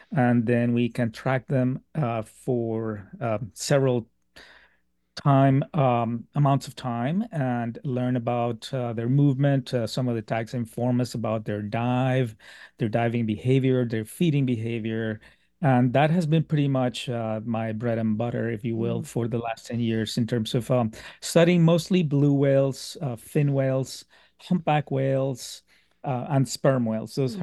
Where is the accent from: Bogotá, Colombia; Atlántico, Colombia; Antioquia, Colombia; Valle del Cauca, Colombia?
Bogotá, Colombia; Bogota; Well, I grew up in Bogota, Colombia, which is high up in the Andes, nowhere near the ocean